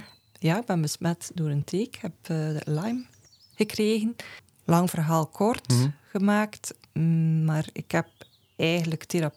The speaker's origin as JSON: {"language": "Dutch", "town": "Watervliet", "region": "East Flanders", "country": "Belgium", "tie": "born there", "lives_now": "Lovendegem, Belgium", "said": "Nee, ik ben geboren in Watervliet."}